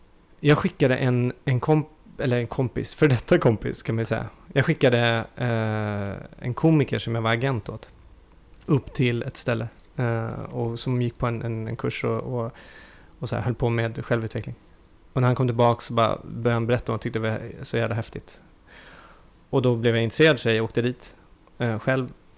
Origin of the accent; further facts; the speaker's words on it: Djursholm, Stockholm County, Sweden; Jag är 43 år gammal. Jag kommer från Djursholm.